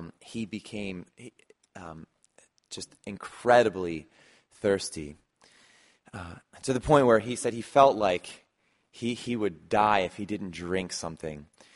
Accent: New Jersey, United States; We grew up in the Pine Barrens, and we go hiking and camping out there all the time.

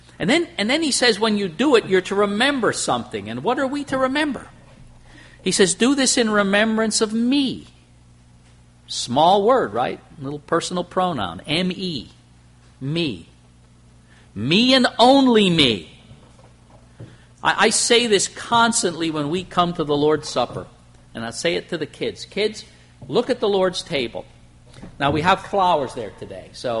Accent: Pennsylvania, United States; We grew up in the Lehigh Valley, and when we went to Pittsburgh, and we're living out there, we're only 300 miles away.

